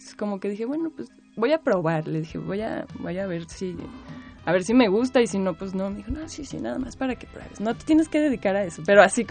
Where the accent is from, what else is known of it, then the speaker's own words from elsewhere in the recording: Guadalajara, Jalisco, Mexico; Pues sí, yo soy tapatía, estudié allá